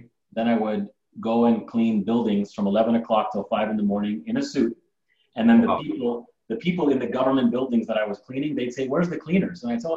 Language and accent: English; Canada; So I come from immigrant parents. I'm Greek descent, born and raised in Canada. But my mom and dad immigrated to Canada.